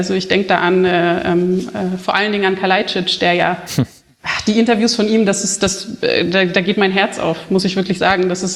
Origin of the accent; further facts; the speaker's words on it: Bavaria, Germany; Also ich komme ja nicht aus der Gegend. Also ich bin ja hier in Bayern aufgewachsen